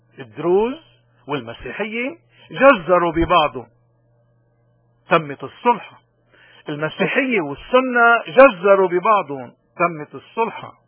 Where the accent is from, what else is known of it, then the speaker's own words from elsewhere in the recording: Lebanon; نعتز بأصولنا اللبنانية، ونعتز انه نحن من لبنان، من بلد الرسالة، من بلد البطولة، من بلد التعايش، من بلد جبران، من بلد القديسين، من بلد رفقة والحرديني.